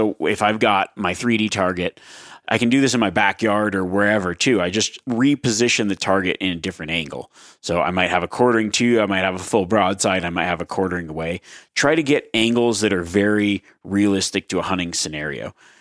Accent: Nevada, United States; I got a deer tag in my home state in Nevada.

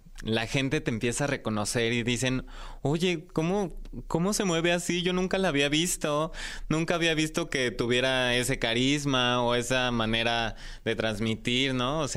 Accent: Mexico City, Mexico; Yo nací aquí en la Ciudad de México y crecí en una familia tradicional... Papá, mamá, una hermana pequeña, perritos, peces. y estudié en una escuela católica.

